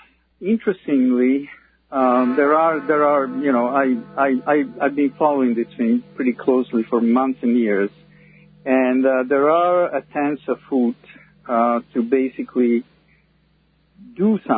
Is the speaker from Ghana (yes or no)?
no; Italy; Personally, I'm from Italy